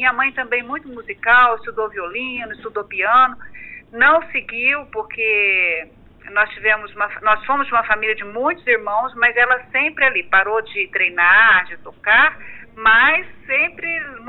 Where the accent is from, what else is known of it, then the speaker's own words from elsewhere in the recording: Guaxupé, Minas Gerais, Brazil; Eu sou natural de Guaxupé, Minas Gerais.